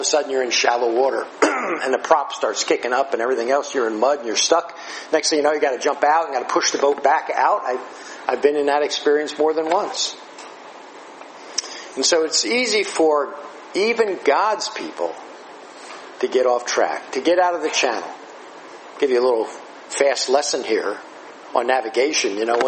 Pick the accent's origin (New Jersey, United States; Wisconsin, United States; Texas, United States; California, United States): New Jersey, United States; born or raised there